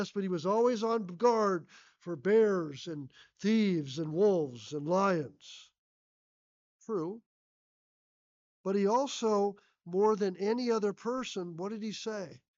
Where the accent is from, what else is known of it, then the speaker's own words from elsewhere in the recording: Nebraska, United States; I grew up in Nebraska. I love that.